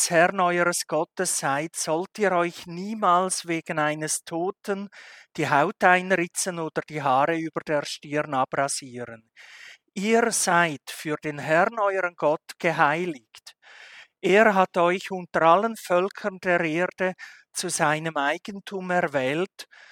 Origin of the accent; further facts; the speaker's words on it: Switzerland; Nun, ich als Schweizer frage euch